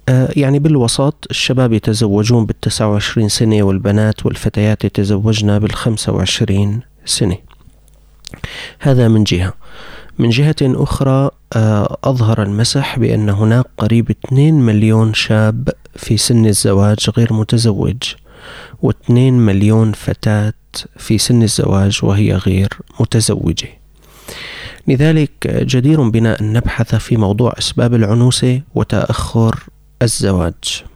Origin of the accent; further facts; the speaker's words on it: Syria